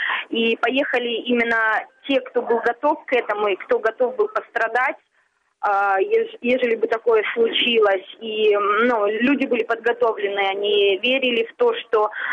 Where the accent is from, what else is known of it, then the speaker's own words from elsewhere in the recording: Ukraine; даже мы, девушки из Украины, мы готовы приезжать в Минск